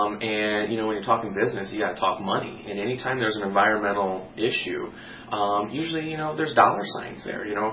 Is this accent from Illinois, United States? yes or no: yes; Peoria, Illinois, United States; I grew up on the Illinois River down near Peoria, and we were on the river all the time.